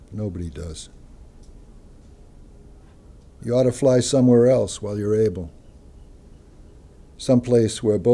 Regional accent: Massachusetts, United States; It's next door to the town I grew up in Massachusetts

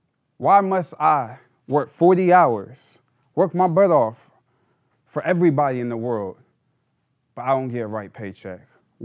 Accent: Oakland, California, United States; I was born and raised in Oakland. Can you hear me? Oh, okay. I'm 24.

